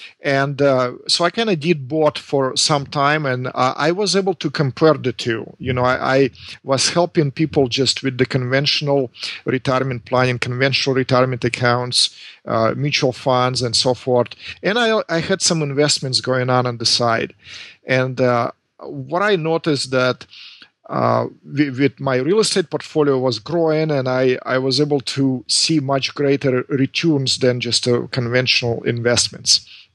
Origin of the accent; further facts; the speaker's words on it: Russia; English is a second language; now in Southern California, United States; Immigrated here from Russia back in 1996. So believe it or not, it's been 20 years.